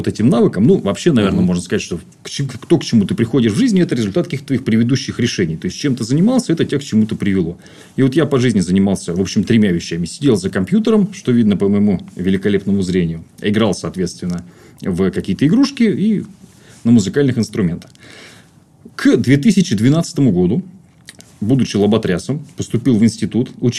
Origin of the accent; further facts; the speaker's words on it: Kirov, Kirov Oblast, Russia; меня в родном городе, в Кирове